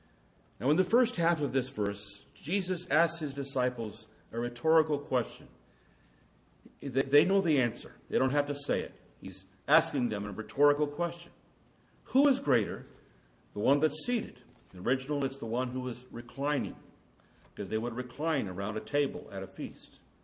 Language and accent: English; India; As I was growing up in India in my younger years